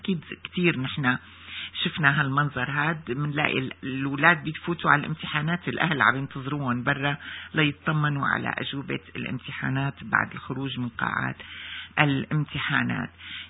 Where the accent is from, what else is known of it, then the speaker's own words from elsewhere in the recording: Damascus, Damascus Governorate, Syria; أنا كمان من دمشق.